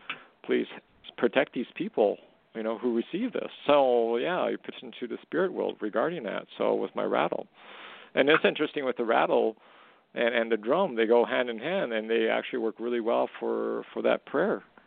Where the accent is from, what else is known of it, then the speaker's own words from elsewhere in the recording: Canada; No, I just think it's that I'm Japanese Canadian